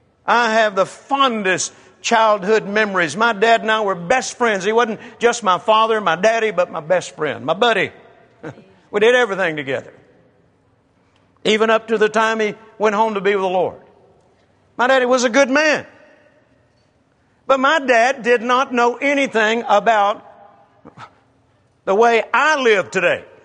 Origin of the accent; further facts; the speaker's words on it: Mississippi, United States; born there; That old house that I remember where I was born in Mississippi, we didn't have indoor plumbing.